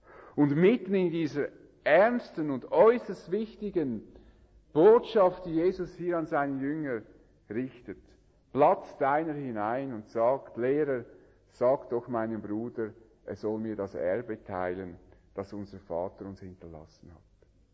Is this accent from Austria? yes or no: no; Switzerland; Das Erbrecht hat bestimmt etwas anders ausgesehen als bei uns in der Schweiz.